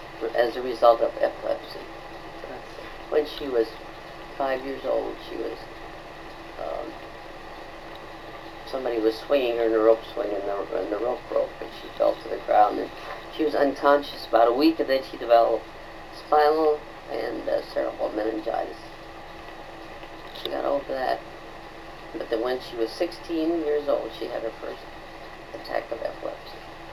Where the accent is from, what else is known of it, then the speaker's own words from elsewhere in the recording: St. Charles, United States; born there; And I was born on Friday, the 4th of November, 1904, in St. Charles.